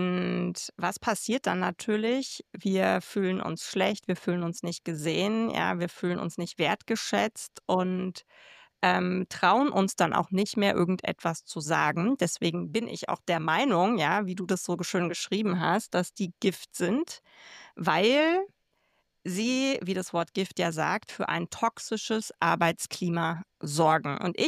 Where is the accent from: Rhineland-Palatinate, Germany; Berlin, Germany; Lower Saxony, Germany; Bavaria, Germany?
Berlin, Germany; Ich bin da reingeboren, für die, die mich nicht kennen, in Berlin, in die Gastronomie, direkt hinterm Tresen groß geworden